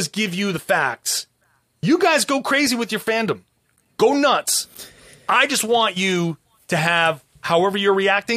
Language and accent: English; Rhode Island, United States; I grew up in Rhode Island. I grew up a Celtics fan.